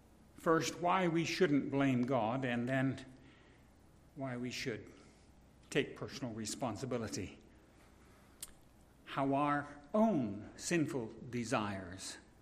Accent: United States; born there; although I was born in the United States, this is not my first citizenship.

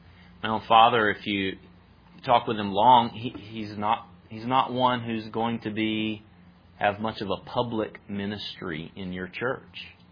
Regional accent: North Carolina, United States; I think of another friend of my parents from my hometown in North Carolina.

